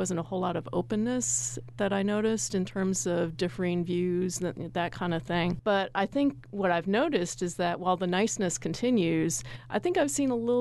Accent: Appleton, Wisconsin, United States; moved away as an adult; also born or lived in Connecticut / Nebraska; I grew up in Appleton, Wisconsin, lived there for 18 years, and then went off to college in Connecticut

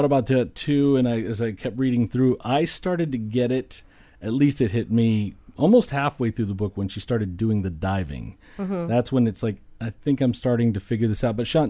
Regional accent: Florida, United States; even though I grew up in South Florida, I've only been down to the Keys a few times.

